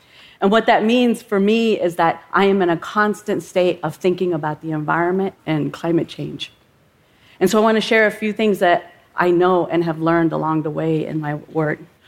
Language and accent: English; Oklahoma, United States; I come from the Yuchi and Anishinaabe nations. My home is in Oklahoma.